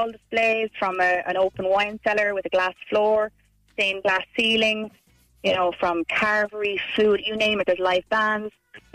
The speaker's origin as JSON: {"language": "English", "town": "Tipperary", "region": "Munster", "country": "Ireland", "said": "I'm from Tipperary. I'm actually here at the moment"}